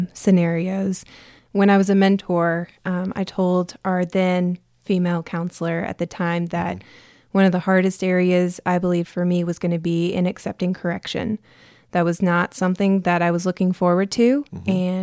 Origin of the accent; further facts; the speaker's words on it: Plano, Texas, United States; So I am from Plano, Texas.